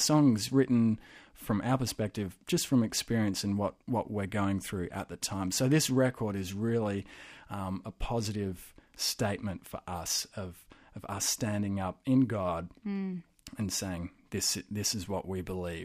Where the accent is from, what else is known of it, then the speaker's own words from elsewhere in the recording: Australia; And so being Australian, it's Brownie.